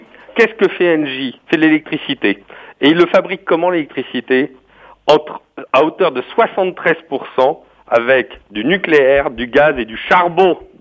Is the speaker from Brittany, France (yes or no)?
yes; Brittany, France; Je suis, moi, originaire de Bretagne. Ma femme est bretonne. Nous sommes des Côtes d'Armor.